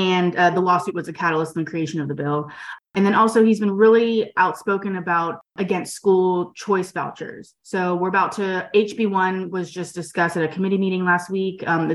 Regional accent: Tallahassee, Florida, United States; I grew up in Tallahassee.

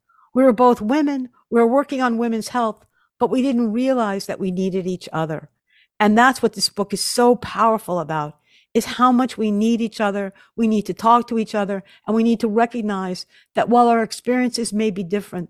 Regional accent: Long Island, New York, United States; my experience as a white female growing up on Long Island is very different from a Black woman growing up in Detroit

